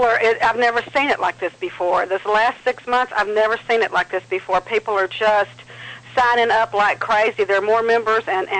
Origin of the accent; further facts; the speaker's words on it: Dallas, Texas, United States; also born or lived in Louisiana; Oh, well, I was born in Louisiana, but raised in Dallas my life.